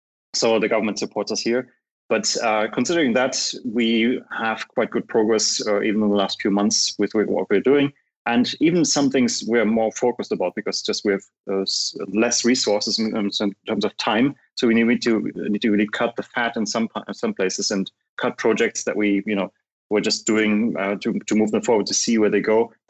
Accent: East Germany, Germany; Also, I grew up in East Germany. There was no access to computers

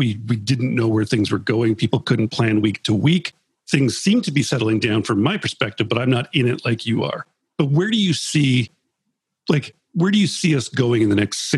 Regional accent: Canada; As a Canadian

